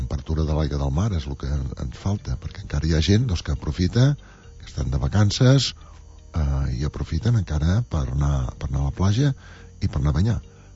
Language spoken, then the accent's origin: Catalan; Girona, Catalonia, Spain; doncs com a gironins ens hem sentit orgullosos per això